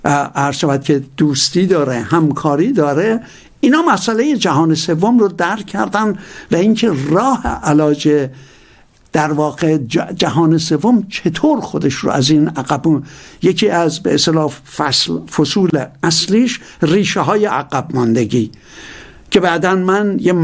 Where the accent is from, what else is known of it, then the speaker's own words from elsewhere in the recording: Iran; از من پرسید اهل کجایی؟ بهش گفتم ایران.